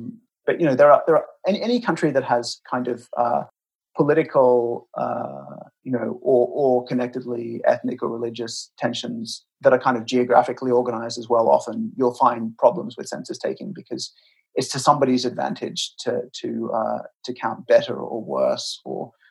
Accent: Australia; So I'm Australian and Australia takes a census every 5 years.

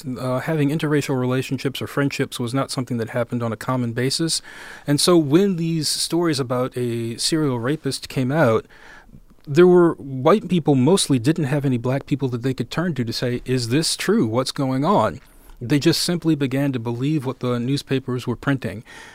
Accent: Washington, District of Columbia, United States; Washington, D.C., and I'm a hometown kid, this is my hometown, has always been a kind of a practical and slow-moving place.

